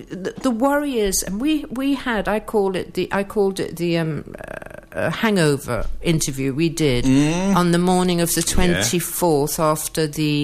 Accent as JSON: {"language": "English", "country": "United Kingdom", "said": "Nobody from our side, and I am British, but it looks like when it comes to seeking help, I'm more European."}